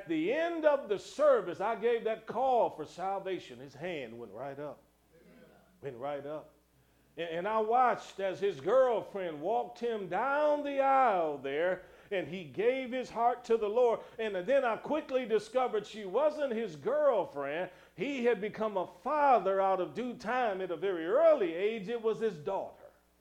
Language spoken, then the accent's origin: English; Cleveland, Ohio, United States; I'm from born and raised in Cleveland, Ohio. You don't have to tell me twice.